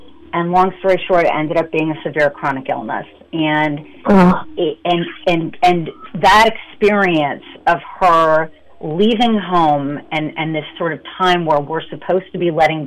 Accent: Kansas City, Missouri, United States; Danny was my little brother, and I grew up in Kansas City

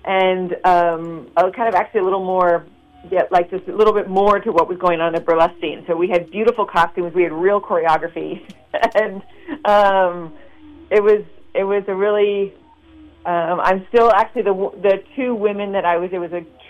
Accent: San Francisco, California, United States; So when I started out, I grew up in San Francisco. My parents worked for the opera. I kind of grew up backstage at the opera.

